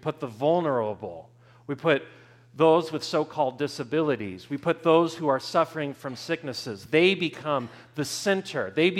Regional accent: Sedona, Arizona, United States; St. Patrick's Day was a lot of fun growing up in Sedona, Arizona.

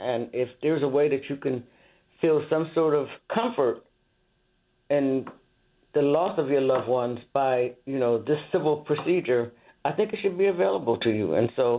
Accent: Buffalo, New York, United States; And we're both from Buffalo, and we both are major Buffalo Bills fans.

